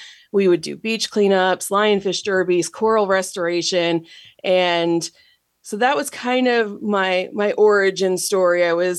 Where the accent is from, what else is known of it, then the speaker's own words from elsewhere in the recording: New York, United States; So I grew up in New York, and my gosh, my favorite toy was Play-Doh.